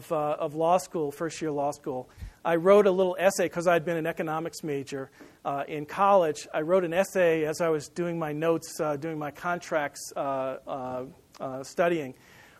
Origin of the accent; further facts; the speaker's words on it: Westbury, New York, United States; I was born in New York City in 1954 to a German-American woman, an African-American father, and was put up for adoption in 1954 and was adopted a month after that as a month-old child and raised in a place called Westbury, New York.